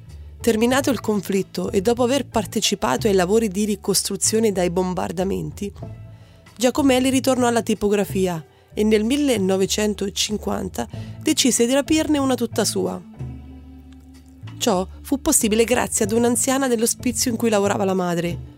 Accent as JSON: {"language": "Italian", "region": "Marche", "country": "Italy", "said": "Quindi, da marchigiana quale sono?"}